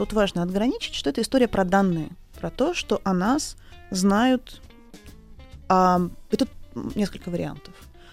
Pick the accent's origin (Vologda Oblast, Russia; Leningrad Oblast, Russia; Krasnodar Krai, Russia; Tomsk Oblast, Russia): Tomsk Oblast, Russia; Tomsk; Я тоже сибирская женщина изначально, я томичка.